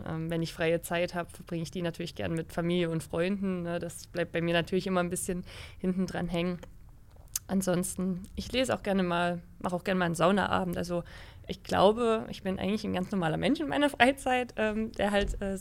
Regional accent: Annaberg-Buchholz, Saxony, Germany; Genau, also ich komme aus Annaberg-Buchholz und da in der Nähe liegt Oberwiesenthal, Wintersportort in Deutschland natürlich.

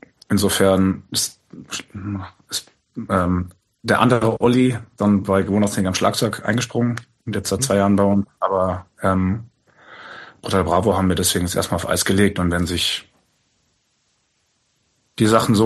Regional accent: Freiburg, Baden-Württemberg, Germany; dass wir als Freiburger natürlich

